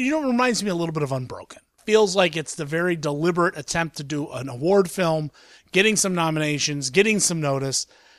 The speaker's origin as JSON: {"language": "English", "town": "Columbus", "region": "Ohio", "country": "United States", "tie": "born or raised there", "said": "And growing up in Ohio, in Columbus, Ohio in particular, that's kind of a tough road to go down because you've got OSU, you've got the Browns and the Bengals, you've got the Indians and the Reds."}